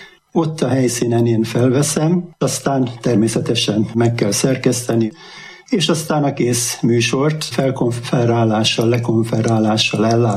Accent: Hungary; Én egy paraszti családból származom, édesapám parasztember volt, édesanyám háztartásbeli, hát nagy szegénységben éltünk annak idején, és én mindent megtanultam otthon egy bakonyi kis faluba. Egyszerű emberek hitét örököltem

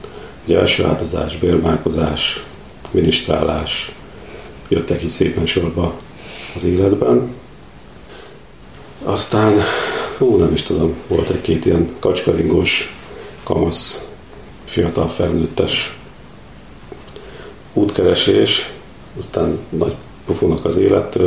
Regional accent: Rákoscsaba, Budapest, Hungary; born there; Én születtem Rákos Csabára

